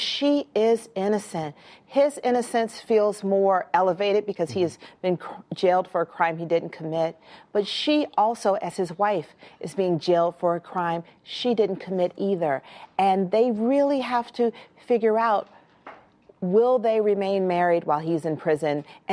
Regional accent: Atlanta, Georgia, United States; But, you know, I grew up in Atlanta, where there's this really robust black middle class

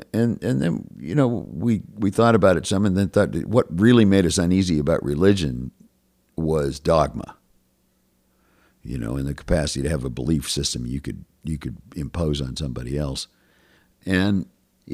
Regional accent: Wyoming, United States; I mean, I'm from Wyoming, you know. I was raised in a political family, which was a very conservative Republican family.

